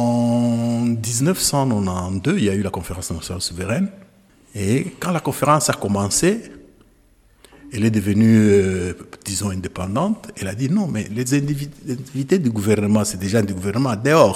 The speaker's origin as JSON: {"language": "French", "town": "Kolwezi", "region": "Lualaba", "country": "DR Congo", "said": "J'ai écrit et à la fin de l'année académique, je suis rentré chez moi à Kolwezi. J'ai pris certains de mes amis étudiants et des amis de la cité où je vivais, à Moussonoï, pour ceux qui connaissent Kolwezi."}